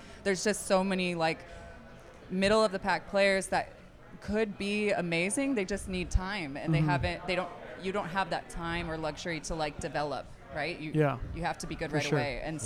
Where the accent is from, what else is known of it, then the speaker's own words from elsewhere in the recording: United States; I'm in America. Like, you can put me on any team and I will be okay because I get to play in my home country, so I don't care.